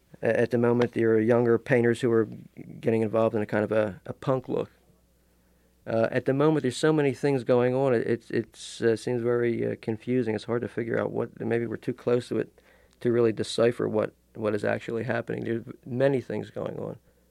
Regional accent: Philadelphia, Pennsylvania, United States; I grew up in North Philadelphia from then on until I was in art school.

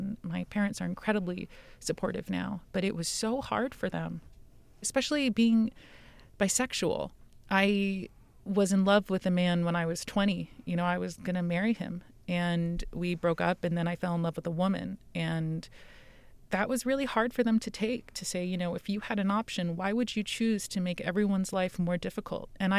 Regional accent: United States; I think growing up in America made me very, I don't know if self-indulgence is the right word.

